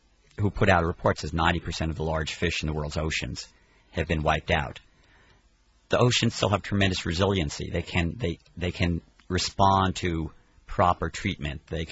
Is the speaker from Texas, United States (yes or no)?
no; California, United States; now in Washington, D.C., United States; I'm a Californian in exile.